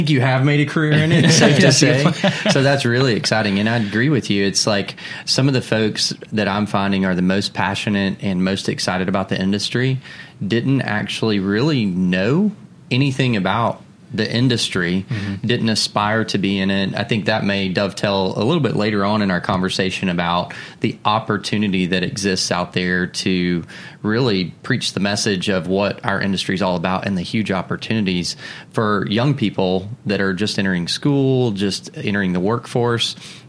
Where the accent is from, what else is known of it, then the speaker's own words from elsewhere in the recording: Knoxville, Tennessee, United States; in Nashville, my home state, not too far from my hometown in Knoxville.